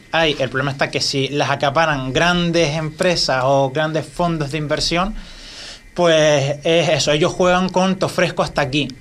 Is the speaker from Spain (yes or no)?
yes; Gran Tarajal, Canary Islands, Spain; También miré en mi pueblo, en Gran Tarajal, directamente no había.